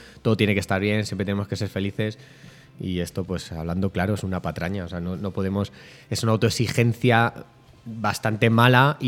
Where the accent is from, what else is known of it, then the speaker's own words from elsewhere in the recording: Madrid, Community of Madrid, Spain; born there; mi padre gallego, mi madre cántabra, o sea, la gente del norte es una gente muy potente, aunque yo nací aquí en Madrid, pero sé que traigo de por ahí esas raíces.